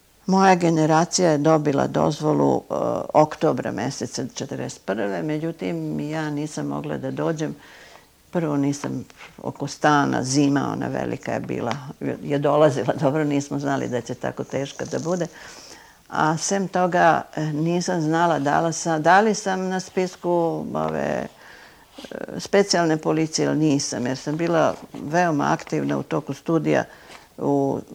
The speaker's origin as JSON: {"language": "Serbian", "town": "Kikinda", "region": "Vojvodina", "country": "Serbia", "said": "ja sam iz Kikinde, iz Vojvodine"}